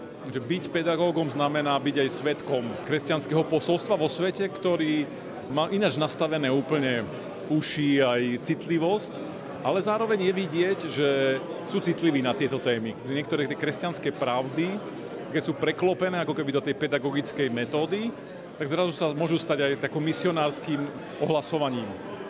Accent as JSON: {"language": "Slovak", "town": "Košice", "region": "Košice Region", "country": "Slovakia", "said": "Pochádzam z Košic."}